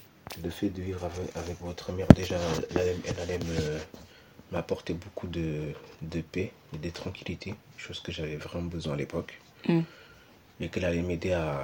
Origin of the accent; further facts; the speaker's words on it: Portugal; j'ai 26 ans et je viens du Portugal.